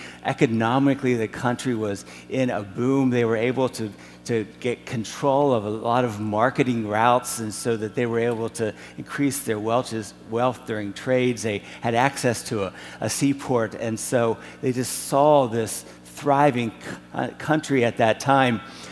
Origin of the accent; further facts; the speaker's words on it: Pennsylvania, United States; I was born and raised in Cumberland County, on the other side of Carlisle. Born and raised at the foot of what they called Elephant Mountain in northern Cumberland County.